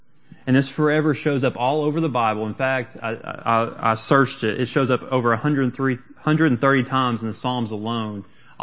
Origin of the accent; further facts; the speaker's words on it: London, Kentucky, United States; it seems to be very similar to my hometown, London, Kentucky